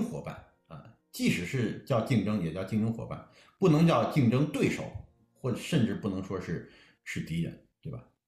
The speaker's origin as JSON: {"language": "Chinese", "country": "China", "said": "就是我们都是中国人，我们很清楚哈"}